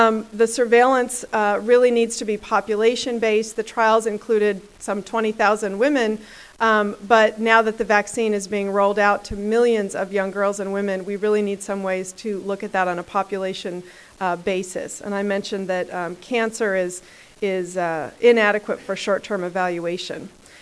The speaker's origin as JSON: {"language": "English", "region": "California", "country": "United States", "said": "I'm going to be moderating for the session, and I'm from California."}